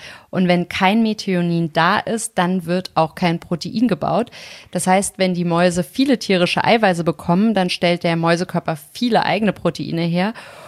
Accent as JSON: {"language": "German", "region": "Hesse", "country": "Germany", "said": "Und ich komme ja aus Nordhessen"}